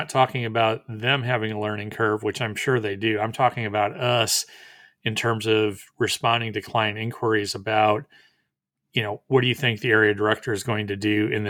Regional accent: Wisconsin, United States; I grew up in Wisconsin. Wisconsin's part of Region 5.

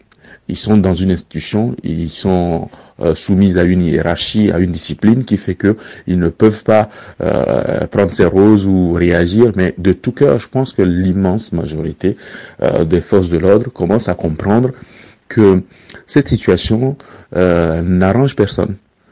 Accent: Togo; Je ne vois pas pourquoi il n'en serait pas comme ça chez nous au Togo.

